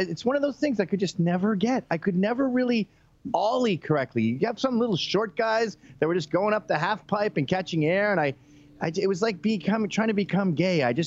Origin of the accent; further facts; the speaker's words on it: United Kingdom; now in Canada; My entire life, as far as I could go, before I immigrated to Canada from Britain.